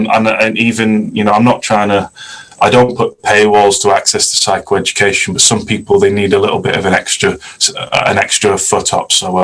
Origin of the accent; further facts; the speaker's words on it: North West England, United Kingdom; I grew up in Lancashire in a working class mining town.